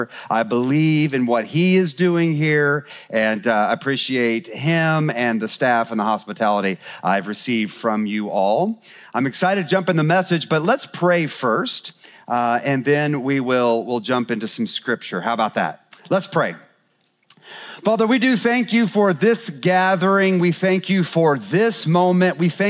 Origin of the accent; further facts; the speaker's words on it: St. Joseph, Missouri, United States; I'm from St. Joseph, Missouri, the other St. Joe